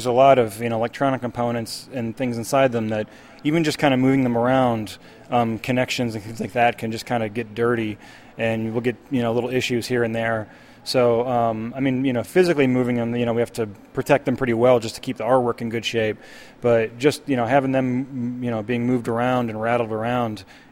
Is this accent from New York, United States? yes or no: no; Minneapolis, Minnesota, United States; I mean, I'm from Minneapolis too, but originally.